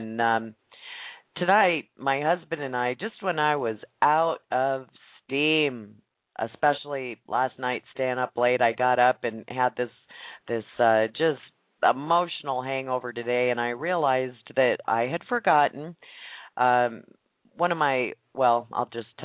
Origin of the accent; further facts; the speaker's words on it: Nebraska, United States; I was born and raised here in Nebraska